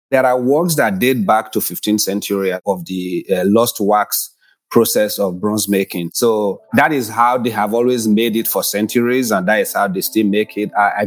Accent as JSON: {"language": "English", "region": "Edo", "country": "Nigeria", "said": "I'm an artist and a writer. I'm from Nigeria, specifically from the Benin Kingdom, Edo State in Nigeria."}